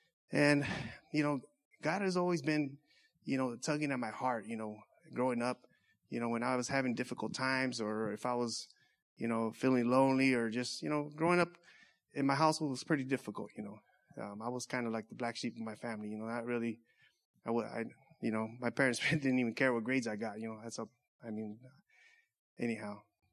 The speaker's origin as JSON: {"language": "English", "town": "Orange Cove", "region": "California", "country": "United States", "said": "I'm from Orange Cove, and you know, God has been in my life, you know, early on. My brother and I, we used to go to, you know, we started out Catholic church, and I was an altar boy"}